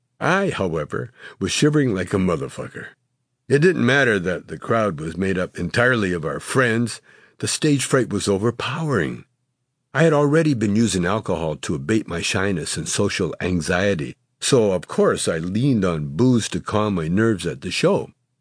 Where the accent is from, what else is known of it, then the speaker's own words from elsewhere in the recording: Oxnard, California, United States; We grew up in Oxnard, California together